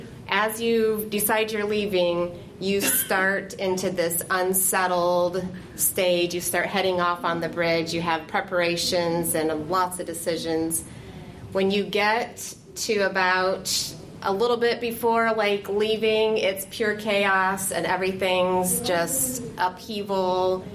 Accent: Indiana, United States; now in Colorado, United States; moved from, I grew up in Indiana, moved to Colorado, Africa, Colorado here

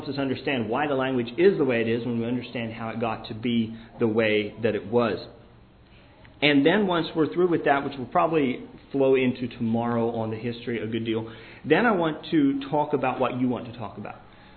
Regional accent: the South, United States; I come from the South, where our grammar ain't all that great, so if you hear me slip up, that's just the way it is.

